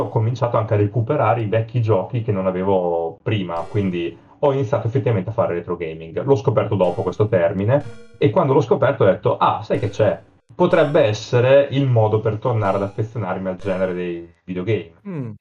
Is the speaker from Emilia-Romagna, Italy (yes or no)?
yes; Emilia-Romagna, Italy; casomai qualcuno in ascolto non abbia capito dall'accento, sono romagnolo. E nella zona di Rimini